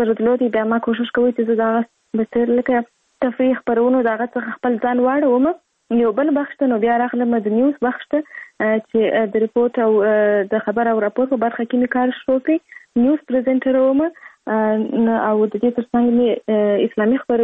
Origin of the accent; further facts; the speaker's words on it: Kandahar, Afghanistan; born there; زه په کندهار ولایت کې زیږیدلی یم او اوس فی الحال په کندهار ولایت کې اوسېږم.